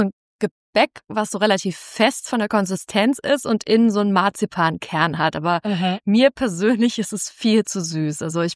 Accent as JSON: {"language": "German", "town": "Dresden", "region": "Saxony", "country": "Germany", "tie": "born there", "lives_now": "Leipzig, Germany", "said": "ich bin gebürtig aus Dresden"}